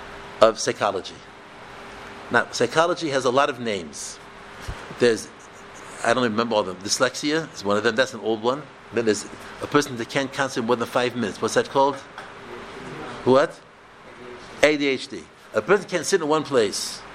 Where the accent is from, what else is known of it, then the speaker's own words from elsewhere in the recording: St. Louis, Missouri, United States; When I was a child, I grew up in St. Louis. Even though I have a beard with payers, I grew up in St. Louis.